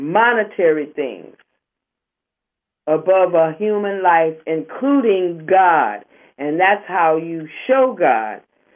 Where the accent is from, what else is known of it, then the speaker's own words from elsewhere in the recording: Oakland, California, United States; Every kind of scam that has ever been has hit my hometown, Oakland, California.